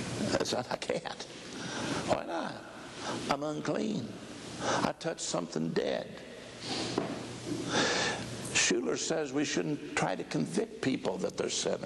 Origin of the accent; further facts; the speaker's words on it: Indiana, United States; accent: Indiana; You just have to forgive my Indiana accent.